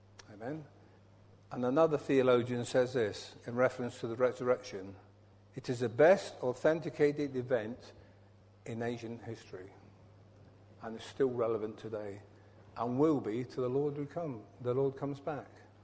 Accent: Scotland, United Kingdom; I come from Scotland, as you probably know by now, despite my accent.

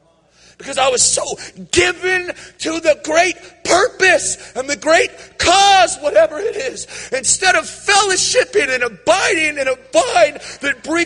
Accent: Oroville, California, United States; I grew up in Oroville, and at different times I would be different places, but I would always be yearning to see an outpouring of the Holy Spirit in Oroville.

